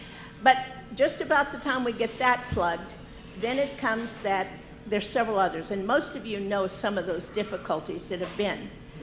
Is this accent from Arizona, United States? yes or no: no; Texas, United States; born there; now in Wichita, United States; I was born in Texas, and I know to get a copy of a birth certificate is $76.